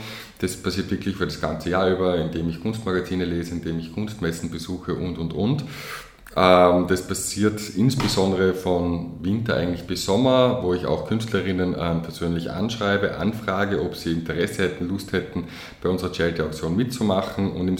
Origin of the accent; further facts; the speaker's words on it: Salzburg, Austria; Ich komme ursprünglich aus Salzburg und habe dann in Wien Kultur- und Sozialanthropologie studiert.